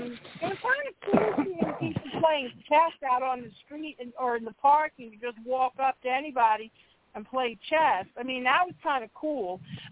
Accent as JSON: {"language": "English", "region": "New York", "country": "United States", "tie": "born or raised there", "said": "But I grew up on Long Island."}